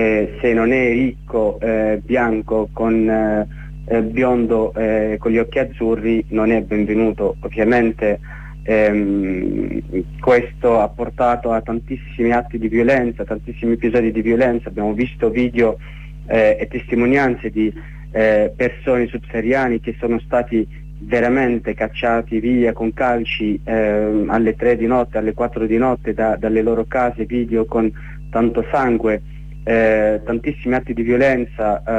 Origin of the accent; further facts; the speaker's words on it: Tunisia; Italian is a second language; lo dico da tunisino